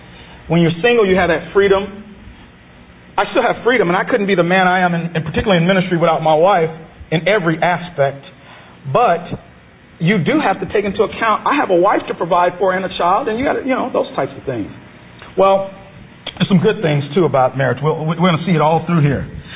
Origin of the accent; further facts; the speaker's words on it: Chicago, Illinois, United States; now in Minneapolis, United States; I grew up in Chicago on the south side, man.